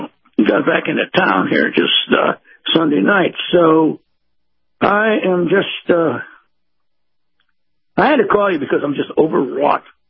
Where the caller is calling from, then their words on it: Bradenton, Florida, United States; from Bradenton, Matt.